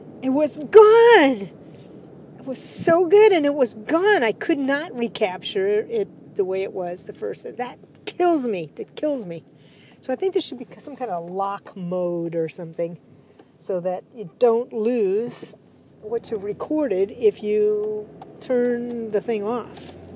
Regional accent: Anaheim, California, United States; I'm from Anaheim, California.

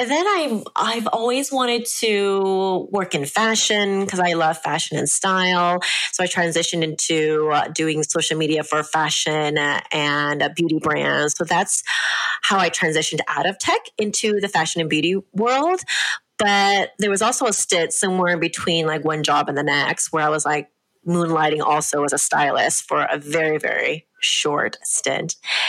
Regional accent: Los Angeles, California, United States; moved away as an adult; also born or lived in Boston / New York City; Yeah, so I am actually an Angelina. So I did grow up in California, but I haven't lived in California for, geez, like 20 years because I moved to Boston for grad school and then to New York City from Boston

